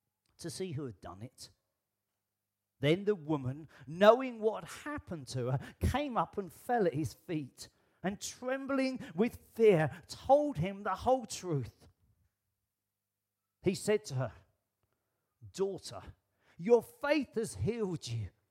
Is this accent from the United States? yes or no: no; United Kingdom; I am British, and in case you don't know, we have a new king.